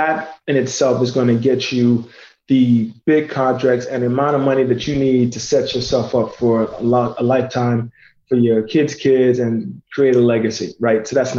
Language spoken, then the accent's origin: English; New York City, New York, United States; parents are Nigerian, went to Indiana University. I was born and raised in New York City